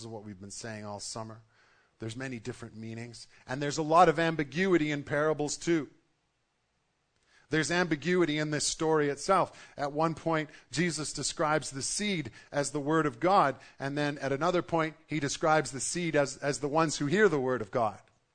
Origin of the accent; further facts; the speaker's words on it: Canada; because we're Canadian and reserved and all the rest.